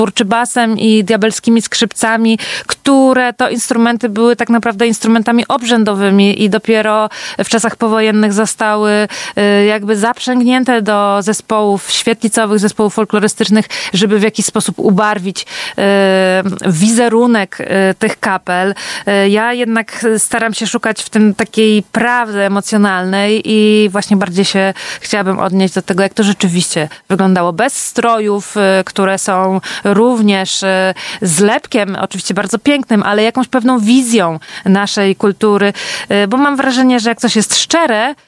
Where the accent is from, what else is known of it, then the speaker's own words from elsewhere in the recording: Kartuzy, Pomeranian Voivodeship, Poland; jestem z Kaszub, urodziłam się w Kartuzach, wychowałam tutaj, mam korzenie kaszubskie